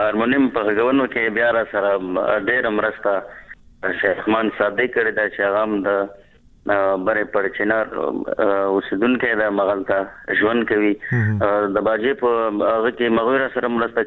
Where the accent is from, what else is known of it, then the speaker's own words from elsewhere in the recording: Khyber Pakhtunkhwa, Pakistan; زه په پاکستان پښتونخوا کې پیدا شوی وم نو هغلته زمونږ نیکونه پلرونه راغلي وو هجرت وو